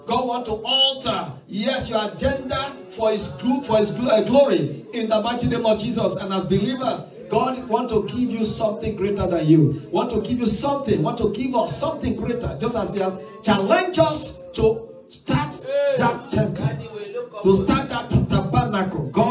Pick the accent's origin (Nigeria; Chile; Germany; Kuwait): Nigeria; now in United States; Yes, when we come from Nigeria, we have forgotten that we are missionaries.